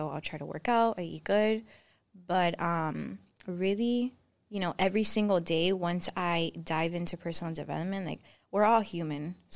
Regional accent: Miami, Florida, United States; also born or lived in North Carolina, United States; I was raised here in Miami, born in North Carolina.

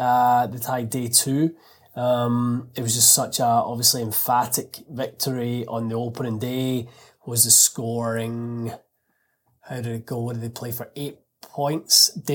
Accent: Canada; when you've got no skin in the game as a Canadian, obviously with European blood in you, right?

